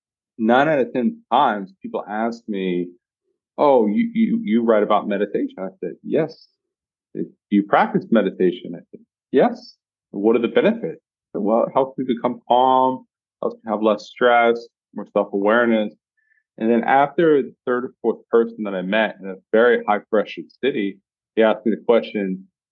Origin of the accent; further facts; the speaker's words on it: Louisiana, United States; And I grew up very traditionally in South Louisiana.